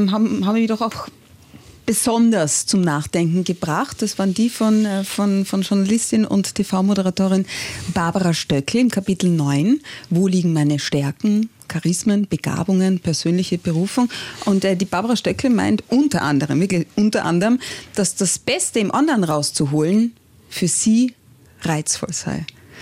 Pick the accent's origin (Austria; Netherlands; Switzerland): Austria; Und was gibt es denn sonst noch bei uns in Österreich?